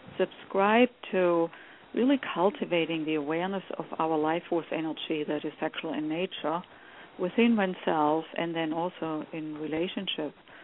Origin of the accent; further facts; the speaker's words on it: Germany; moved away as an adult; So I grew up in Germany and came here when I was 29.